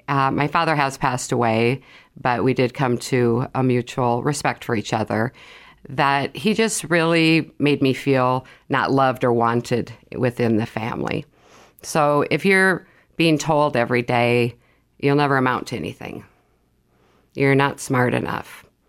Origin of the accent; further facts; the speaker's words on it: Sioux Falls, South Dakota, United States; So I'm from Sioux Falls. I was raised here. I went to a local Catholic high school, graduated.